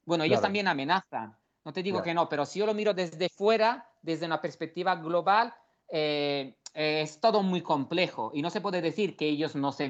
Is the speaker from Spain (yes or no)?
no; Italy; bueno, como también italiano